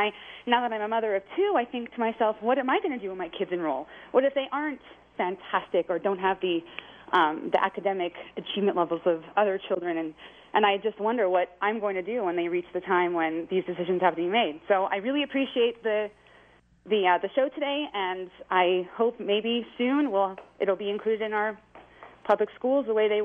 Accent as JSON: {"language": "English", "town": "Toronto", "region": "Ontario", "country": "Canada", "tie": "born or raised there", "said": "I grew up in Toronto, Canada"}